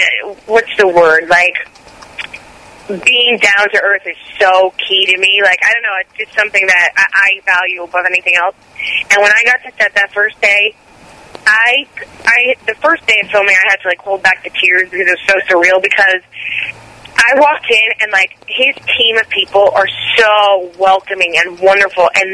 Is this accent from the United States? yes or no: yes; New Jersey, United States; I happened to be at home in my house that I grew up in New Jersey with my mom, dad, and my grandmother.